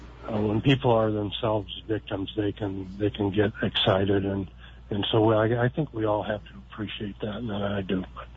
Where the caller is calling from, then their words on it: San Diego, California, United States; I'm calling from San Diego.